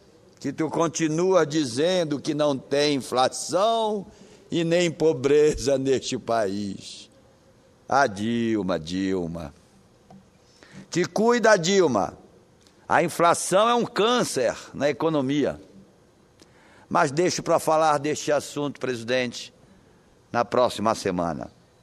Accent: Pará, Brazil; born there; Aqueles que moram no interior do Pará, aqueles que vivem no interior do Pará, que nasceram como eu nasci, no Marajó

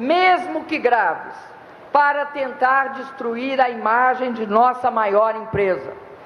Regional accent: Brazil; como brasileiros que amam e defendem esse país

